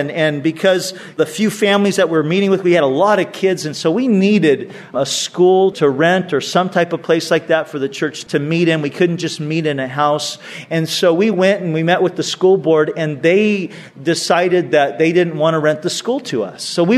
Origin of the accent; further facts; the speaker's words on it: California, United States; now in Vista, United States; Now, I grew up in Orange County. That was my roots. That's where I grew up.